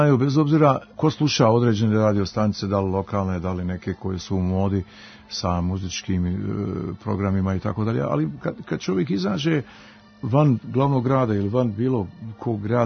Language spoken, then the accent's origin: Bosnian; Sarajevo, Federation of Bosnia and Herzegovina, Bosnia & Herzegovina; Mi iz Sarajeva smo dolazili tu